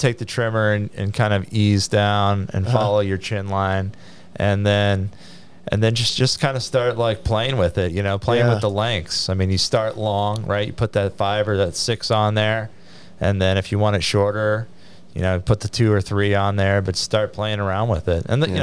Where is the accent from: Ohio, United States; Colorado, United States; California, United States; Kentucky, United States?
Ohio, United States; Cleveland; Of course, I'm from Cleveland, so that was a big moment in 2016.